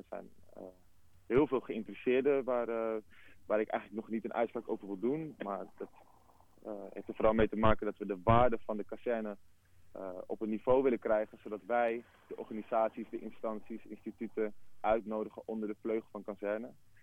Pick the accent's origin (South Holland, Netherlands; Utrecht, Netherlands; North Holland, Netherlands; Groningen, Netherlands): North Holland, Netherlands; Heerhugowaard; born there; Ik ben zelf geboren in Rijgersbosch. Dus de connectie die ik heb met de buurt is een hele organische.